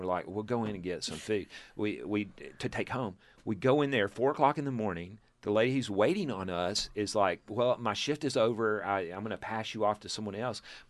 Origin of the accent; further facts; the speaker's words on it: Texas, United States; He's like, hey, I'm from Texas. And we start talking. We grew up in the same area.